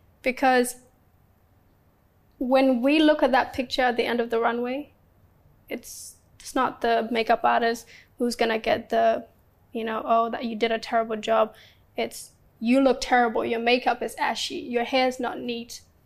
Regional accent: Australia; growing up in Australia, there's a lot of refugees

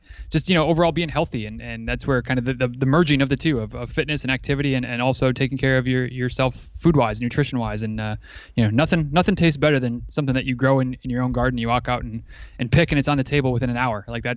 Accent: Michigan, United States; moved away as an adult; Didn't grow up here. I grew up in Northern Michigan. So I'm familiar with cold winters and four seasons and all that kind of stuff. But moved down here for college and more or less have been here ever since.

